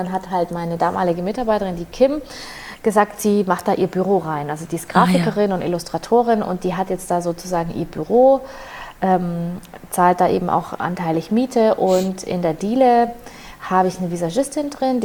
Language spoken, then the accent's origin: German; Augsburg, Bavaria, Germany; ich war auf einer Veranstaltung in meiner Heimatstadt Augsburg